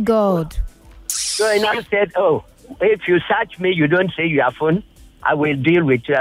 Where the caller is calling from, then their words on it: Victoria Island, Lagos, Nigeria; Okay, sorry, I'm calling from VI.